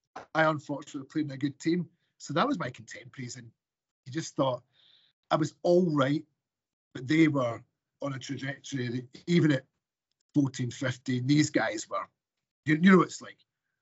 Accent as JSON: {"language": "English", "town": "Glasgow", "region": "Scotland", "country": "United Kingdom", "tie": "born or raised there", "said": "Yeah, so I'm born and bred in Glasgow, and so the good thing is I've moved back up there. We moved back up 20 odd years ago."}